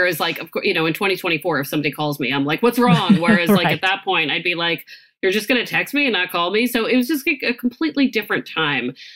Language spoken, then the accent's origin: English; Maryland, United States; now in Boston, United States; But I am originally basically from Maryland and moved to Boston and have been in Boston so long that I am starting to think like a Boston person, whatever that means.